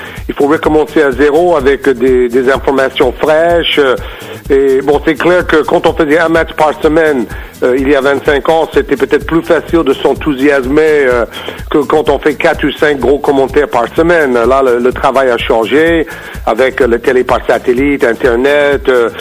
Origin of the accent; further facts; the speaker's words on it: United States; French is a second language; moved away as an adult; now in France; J'ai grandi aux États-Unis en adorant le basket